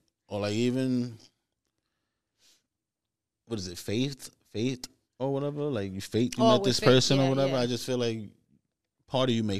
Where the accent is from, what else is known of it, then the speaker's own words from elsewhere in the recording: New York City, New York, United States; We were from the Bronx.